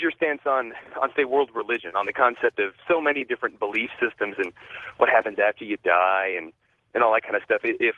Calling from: Huntsville, Texas, United States; I'm calling from Huntsville, Texas.

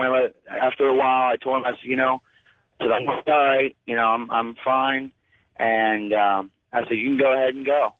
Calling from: San Antonio, Texas, United States; I'm calling from San Antonio, Texas.

